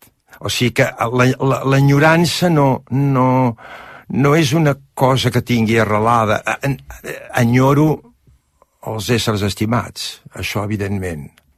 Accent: Catalonia, Spain; Jo sóc català, em sento català, em sento de cultura i també d'educació i de sentiment i d'afecte francès.

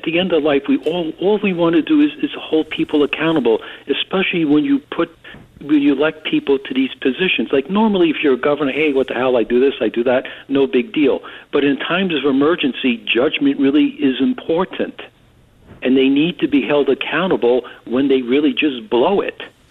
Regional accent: New York, United States; again, I'm from New York, you know, a lot of things, we had thick skin.

